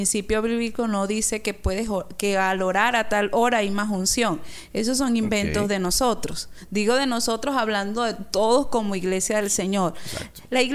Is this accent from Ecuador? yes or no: no; Venezuela; En el caso de nosotros como venezolanos